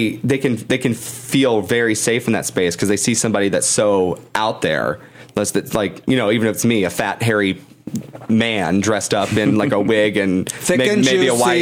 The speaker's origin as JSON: {"language": "English", "town": "Gilmer", "region": "Texas", "country": "United States", "tie": "born or raised there", "said": "I grew up 2 hours east of Dallas in Gilmer, Texas, small town, like middle of nowhere."}